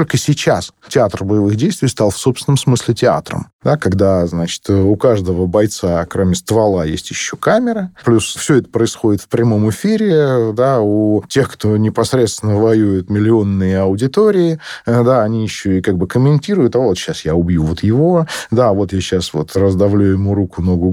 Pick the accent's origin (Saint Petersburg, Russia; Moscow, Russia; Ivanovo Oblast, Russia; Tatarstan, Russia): Moscow, Russia; also born or lived in Kastornoye; Я хоть и москвич, но несколько лет в детстве провел в деревне